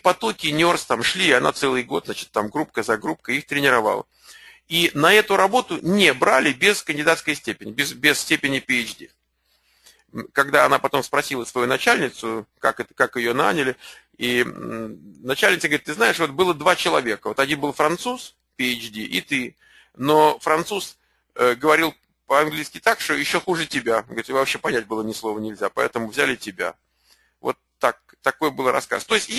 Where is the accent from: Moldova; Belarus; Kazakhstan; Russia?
Russia; now in United States; Я не россиянин, которого занесло в Америку. Я американец, который приехал из России.